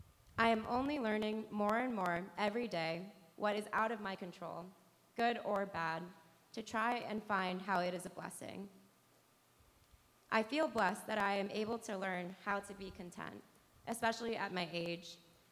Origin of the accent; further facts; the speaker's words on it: New Jersey, United States; I was brought up in Jersey.